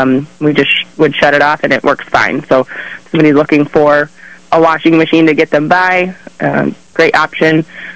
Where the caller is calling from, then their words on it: Wyoming, United States; Good morning. I'm calling from Wyoming.